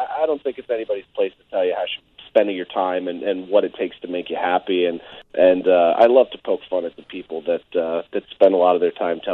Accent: Philadelphia, Pennsylvania, United States; my hometown in Philadelphia

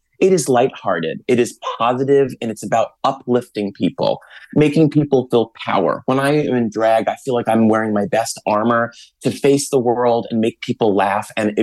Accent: Long Island, New York, United States; And I grew up on Long Island, and there's not a lot of Long Islandites

